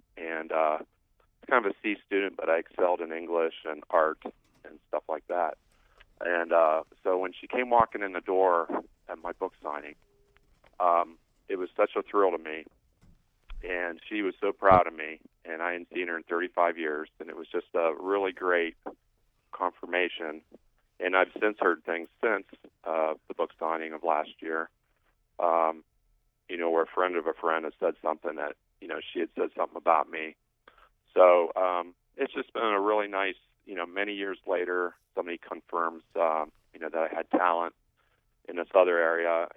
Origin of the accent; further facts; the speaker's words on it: Niles, Ohio, United States; And in my hometown of Niles, Ohio, had a book signing event, and I invited a teacher that I had in 11th grade in Niles, Ohio.